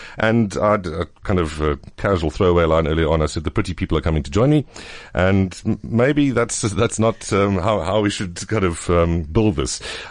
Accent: Queenstown, Eastern Cape, South Africa; Okay, yeah, well, I'm from originally from Queenstown. I'm born in Queenstown, so I also know cold.

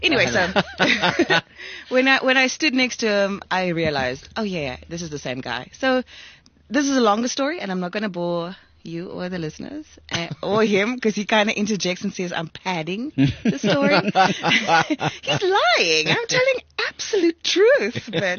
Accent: South Africa; first language Afrikaans; English is a second language; And like obviously Afrikaans is my mother tongue, right? So I watched my mom once when I went home.

